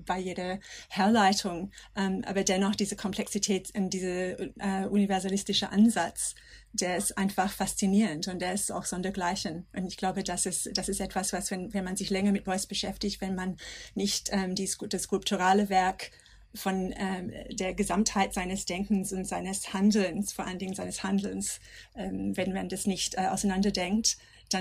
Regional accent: Australia; German is a second language; moved away as an adult; now in Germany; aber ich komme aus Australien

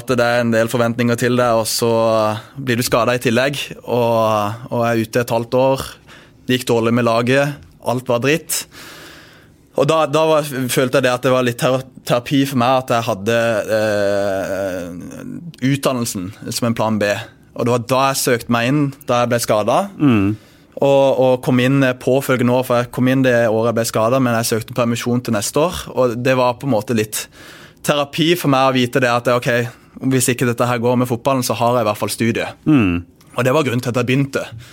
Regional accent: Bergen, Vestland, Norway; jeg har ikke det, men jeg kommer jo fra Bergen

